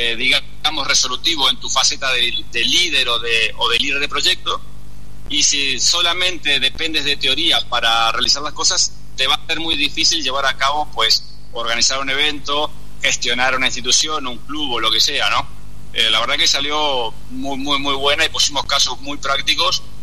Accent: Uruguay; moved away as an adult; now in Spain; hace más de 20 años que estoy aquí, ¿no? Pero cuando yo llegué del Uruguay a España

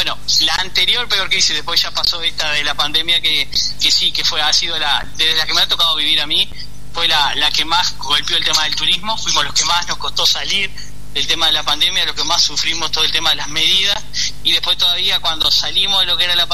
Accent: Rocha, Uruguay; born there; now in La Paloma, Uruguay; Yo nací en Rocha, acá 28 kilómetros, en la capital de Rocha, y hace desde el 2002, plena crisis del 2002. Me vine a vivir para acá, para La Paloma

